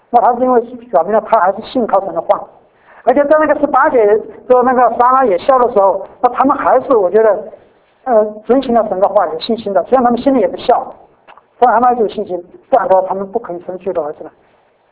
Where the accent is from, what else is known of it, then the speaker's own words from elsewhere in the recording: China; 其实有时候就是我们是中国人